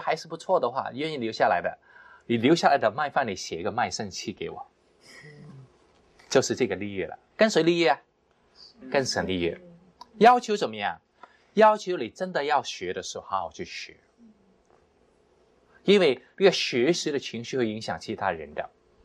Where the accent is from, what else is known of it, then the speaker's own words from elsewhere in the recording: China; 你看我们中国人很多时候就有一个很大的毛病